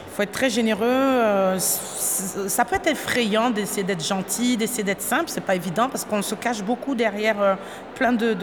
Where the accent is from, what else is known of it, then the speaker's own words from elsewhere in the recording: Haiti; now in France; parce que je suis originaire de Haïti et que j'aime la mixité, l'ouverture, la culture